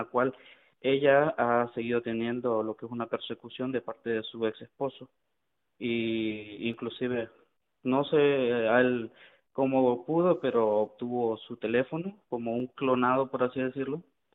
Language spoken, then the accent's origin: Spanish; Honduras; moved away as an adult; now in United States; yo soy de Honduras. Yo me vine hace poco, el año pasado, finales del año pasado, para Estados Unidos